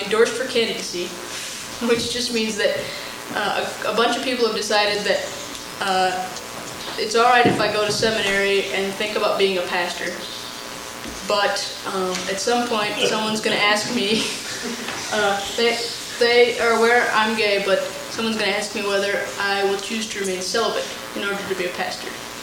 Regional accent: Phoenix, Arizona, United States; also born or lived in Houston, Texas; And I grew up in Phoenix and went to school in Houston, Texas, at Rice University.

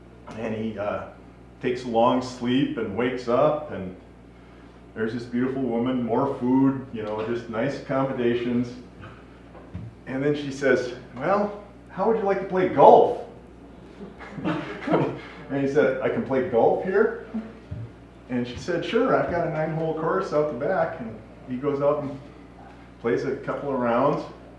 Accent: Ann Arbor, Michigan, United States; I'm from Ann Arbor, Michigan.

